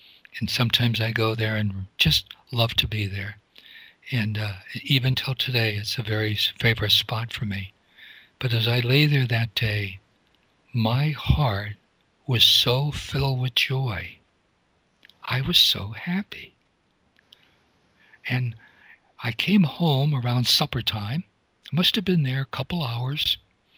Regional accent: Wilkes-Barre, Pennsylvania, United States; And I was growing up in Wilkes-Barre, Pennsylvania.

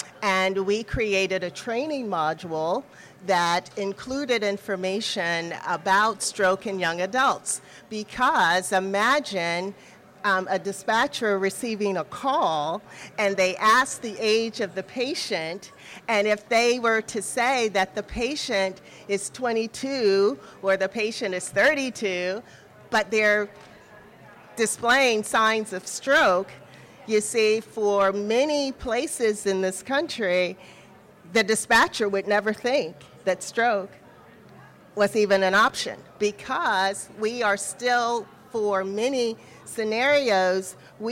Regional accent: South Carolina, United States; And then in my home state of South Carolina

